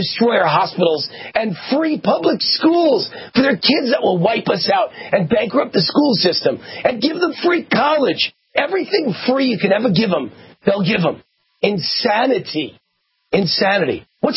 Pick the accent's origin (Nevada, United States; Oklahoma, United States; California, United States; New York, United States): Nevada, United States; Las Vegas; You don't think of my hometown as Las Vegas as being overrun with crime.